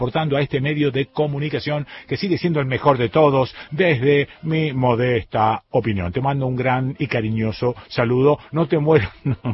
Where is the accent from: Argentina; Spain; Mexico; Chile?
Argentina; Rosario, Santa Fe; la zona sur de Rosario, más precisamente desde la clásica esquina de San Martín y Ayolas. Te escuchaba cuando niño en Rosario